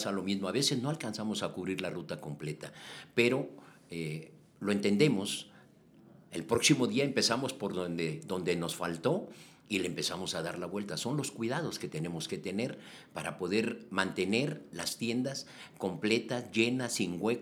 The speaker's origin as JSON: {"language": "Spanish", "country": "Mexico", "said": "tenemos un derecho como mexicanos a crear una antigüedad en una empresa"}